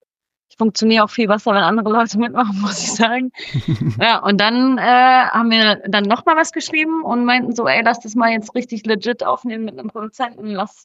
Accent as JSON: {"language": "German", "region": "Baden-Württemberg", "country": "Germany", "said": "Ich komme aus der Nähe von Freiburg, also auch aus dem Süden"}